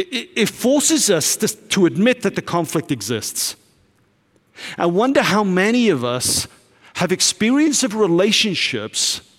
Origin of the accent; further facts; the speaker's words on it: United Kingdom; I'm from Britain